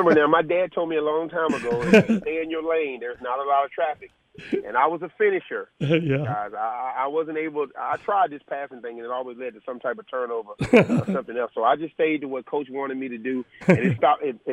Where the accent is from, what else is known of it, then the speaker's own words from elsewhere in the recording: Charlotte, North Carolina, United States; Obviously, it's always better for me because it was in North Carolina and I'm from Charlotte, which makes it a lot better for me.